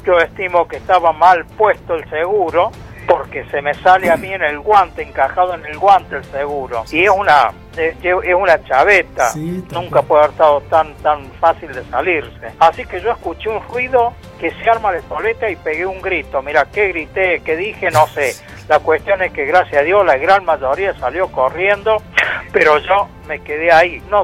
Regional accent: Argentina; creo que era mi deber como argentino y como soldado hacer lo que hice.

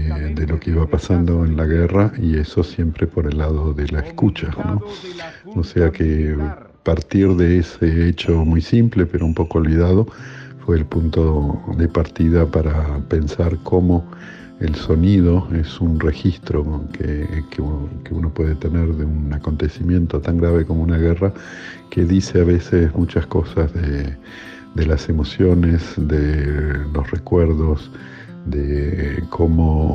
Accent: Bariloche, Río Negro, Argentina; moved away as an adult; now in Paris, France; soy de Bariloche, aun si me fui de allí hace muchos años, en el año 90, pero es mi lugar en Argentina. Trabajo en París en una escuela de ciencias sociales.

